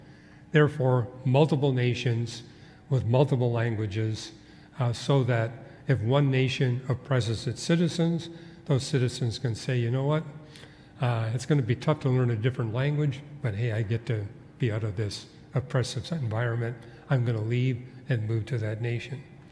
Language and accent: English; Quebec, Canada; born there; I mean, I was born in Canada, in Quebec.